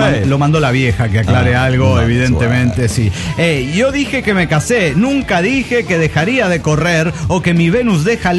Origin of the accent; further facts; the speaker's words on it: Tapachula, Chiapas, Mexico; now in Axochiapan, Mexico; estoy viviendo en Axochiapan, Morelos, pero soy de Tapachula.